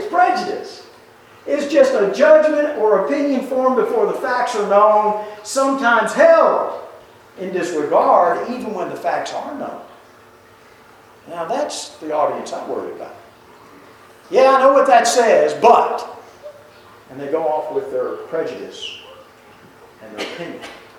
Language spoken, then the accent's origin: English; Baltimore, Maryland, United States; I was raised in Baltimore. Balmer is how you have to say it. And when I came south the first time, I was told I was a Yankee.